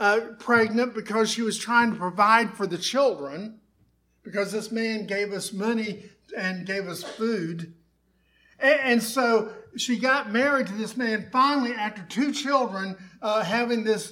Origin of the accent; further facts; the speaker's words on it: Tampa, Florida, United States; I was raised in the Tampa area only because my dad was looking for a job, and he went down to Florida and got a job from Alabama.